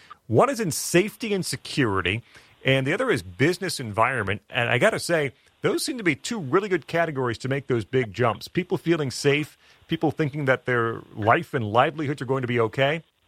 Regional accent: Illinois, United States; I come from Illinois, where I think the roads and bridges are also pretty darn bad.

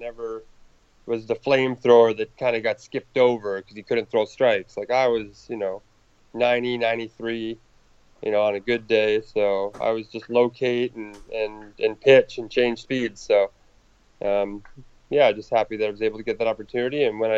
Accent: Canada; I'm Canadian, born and raised.

